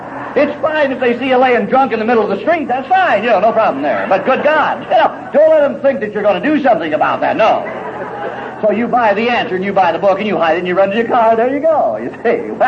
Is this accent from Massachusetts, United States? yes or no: no; Los Angeles, California, United States; being born and raised in L.A., being Irish and Italian, I'm sure it had something to do with it.